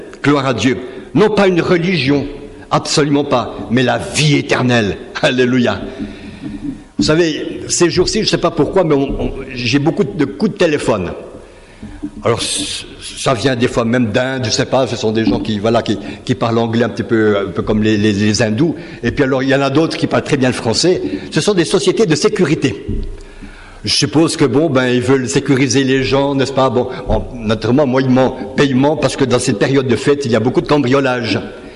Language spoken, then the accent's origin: French; Switzerland; et même chez nous en Suisse aussi